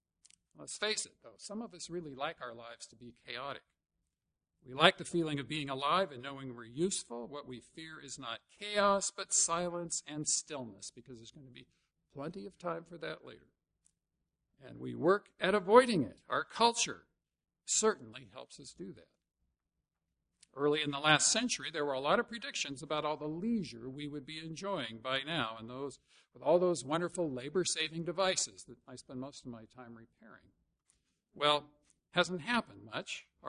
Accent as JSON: {"language": "English", "region": "Arizona", "country": "United States", "tie": "born or raised there", "lives_now": "California, United States", "said": "Now, even though I grew up in Arizona and I should have expected this, it bothered me a lot, because I had just come back from 12 years in California"}